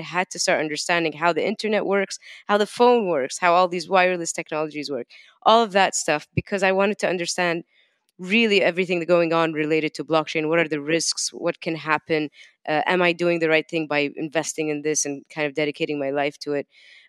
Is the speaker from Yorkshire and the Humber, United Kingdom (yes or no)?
no; London, United Kingdom; Yeah, I'm a single child, right? Single parent. And so I had a lot of time on my hands. I grew up in London.